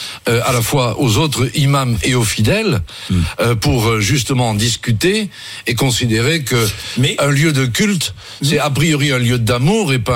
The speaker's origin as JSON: {"language": "French", "region": "Brittany", "country": "France", "said": "parce que je suis breton."}